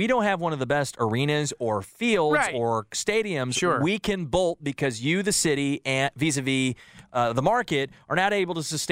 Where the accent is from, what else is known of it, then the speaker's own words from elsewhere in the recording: St. Louis, Missouri, United States; I came from St. Louis, and they've lost two NFL teams